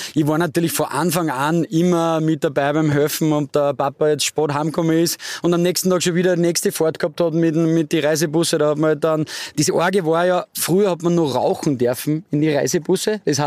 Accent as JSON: {"language": "German", "town": "Vöcklabruck", "region": "Upper Austria", "country": "Austria", "tie": "born there", "said": "Ja genau, ich bin in Vöcklabruck geboren."}